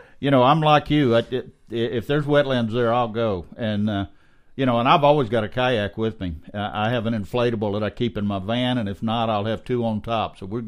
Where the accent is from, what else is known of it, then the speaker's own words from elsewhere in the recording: Louisiana, United States; And of course, I grew up in South Louisiana in the swamp. I grew up